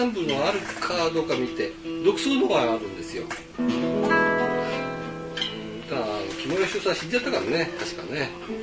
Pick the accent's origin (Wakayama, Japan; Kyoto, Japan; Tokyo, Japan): Tokyo, Japan; Katsushika; also born or lived in Tsugaru Strait; 確か私、私津軽海峡で生まれたんです。生まれは、あ、生まれ葛飾柴田じゃないんですよ。育ったのは葛飾柴田。弟は柴田の産湯を使ったんだけども、私は津軽海峡での産湯を使ったんです。